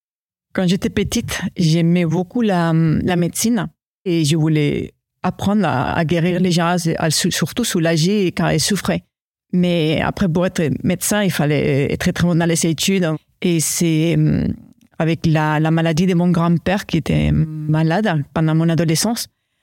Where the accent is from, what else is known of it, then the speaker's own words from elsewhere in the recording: Madrid, Community of Madrid, Spain; moved away as an adult; j'ai 43 ans et je suis née à Madrid, en Espagne. Donc, du coup, j'ai grandi jusqu'à mes 29 ans à Madrid.